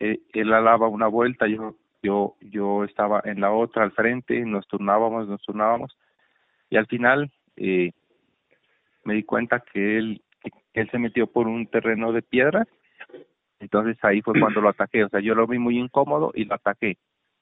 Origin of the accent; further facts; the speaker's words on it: Sandoná, Nariño, Colombia; programaron allá en Sandoná esa carrera, pues sí. ¿Cómo no iba a ir a competir a mi tierra, no?